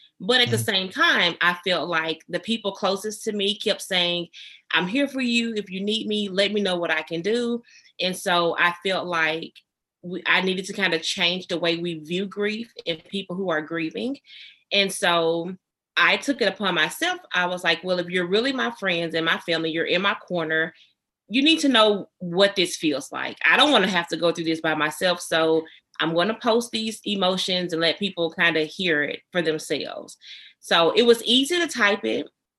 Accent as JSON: {"language": "English", "town": "Wynn", "region": "Arkansas", "country": "United States", "lives_now": "South Haven, United States", "said": "Okay, I am originally from Wynn, Arkansas. I live in South Haven, Mississippi now."}